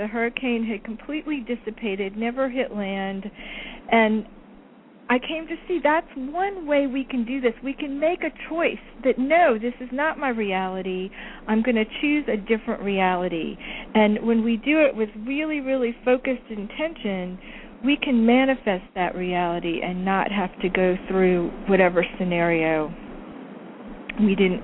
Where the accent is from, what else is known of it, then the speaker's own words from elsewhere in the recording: New Orleans, Louisiana, United States; For those of you who don't know, I am originally from the New Orleans area.